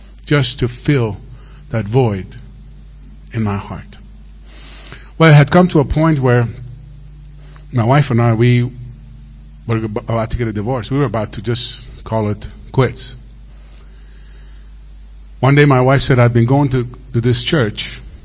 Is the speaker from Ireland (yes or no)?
no; Iran; now in United States; So when I got to America, it was a little different because growing up in Iran, all we were watching was movies like